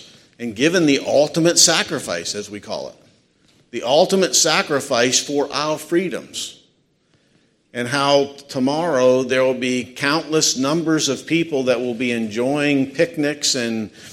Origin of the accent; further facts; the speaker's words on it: Avella, Pennsylvania, United States; I grew up in Avella, Pennsylvania, about 30 miles apart.